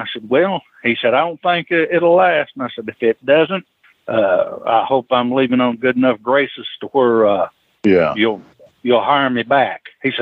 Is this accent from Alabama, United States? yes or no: no; Knoxville, Tennessee, United States; I'm from Knoxville.